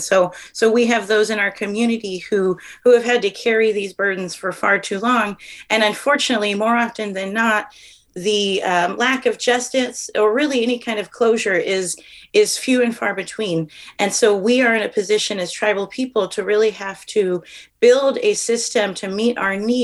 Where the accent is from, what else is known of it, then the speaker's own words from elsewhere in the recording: Humboldt, California, United States; I'm homegrown. I'm from Humboldt, Yurok country.